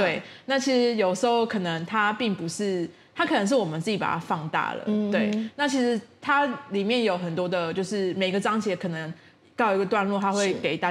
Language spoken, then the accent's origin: Chinese; Tainan, Taiwan; 我们两个都是台南人